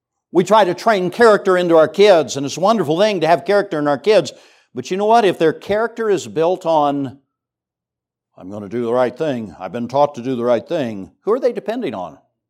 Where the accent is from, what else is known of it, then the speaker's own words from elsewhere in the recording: United States; So it's really easy for me as an American to look at them and say, you're not in my culture.